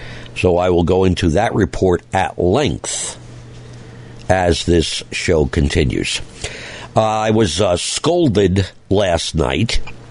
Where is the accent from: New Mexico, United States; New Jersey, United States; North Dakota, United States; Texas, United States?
New Jersey, United States; In my home state of New Jersey, our cases jumped 74% in 1 day.